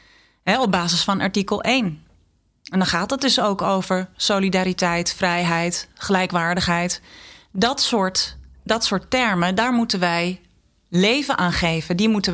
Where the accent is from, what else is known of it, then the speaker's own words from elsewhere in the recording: Friesland, Netherlands; Waar ik opgegroeid ben in Friesland